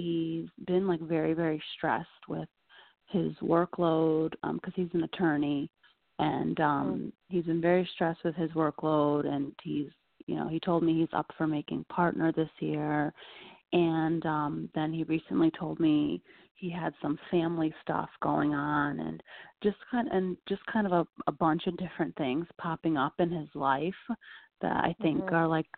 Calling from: Connecticut, United States; I'm calling from Connecticut.

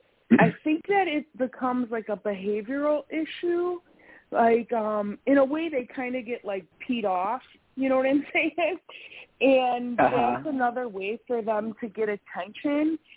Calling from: Wisconsin, United States; from Wisconsin.

